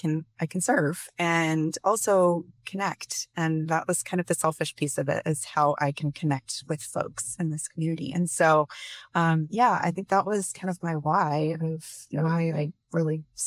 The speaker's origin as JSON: {"language": "English", "town": "Coos Bay", "region": "Oregon", "country": "United States", "tie": "born or raised there", "also_born_or_lived": "East Coast", "said": "I grew up in Coos Bay and he grew up in Roseburg. And we moved back to Oregon from the East Coast in 2020 during the height of COVID."}